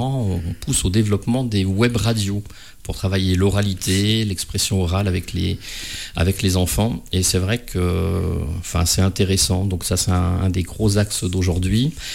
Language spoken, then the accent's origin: French; Barbezieux, Nouvelle-Aquitaine, France; Alors, je suis un pur produit charentais.